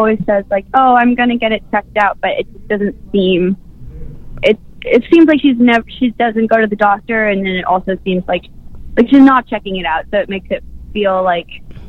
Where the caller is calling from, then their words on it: New York, United States; I'm in New York right now.